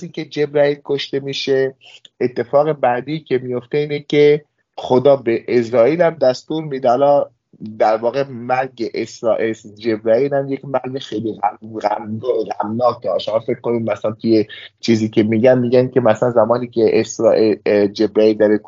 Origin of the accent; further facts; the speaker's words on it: Iran; ما ایرانی هستیم بهش افتخار میکنیم